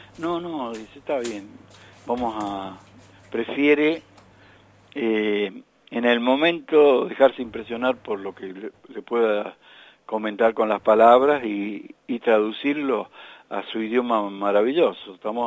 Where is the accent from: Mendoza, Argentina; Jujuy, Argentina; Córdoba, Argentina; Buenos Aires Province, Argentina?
Mendoza, Argentina; Luján de Cuyo; born there; nací en Luján claro. de Cuyo, ahí en la calle San Martín, a una cuadra de la cancha del Bajo.